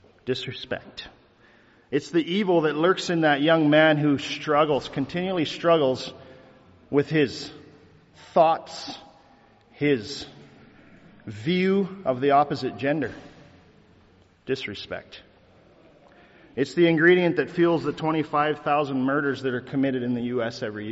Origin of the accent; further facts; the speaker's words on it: Salmon Arm, British Columbia, Canada; I'm from Salmon Arm, British Columbia, not too far north of here.